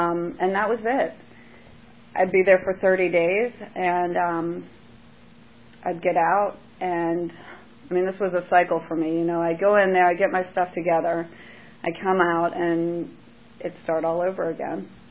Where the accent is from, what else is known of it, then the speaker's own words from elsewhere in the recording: Oakton, Virginia, United States; And I grew up in Oakton, Virginia, and I would hitchhike down 123.